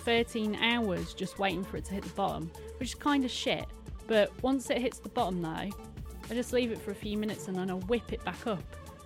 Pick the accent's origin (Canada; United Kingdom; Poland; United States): United Kingdom; I'm from the UK.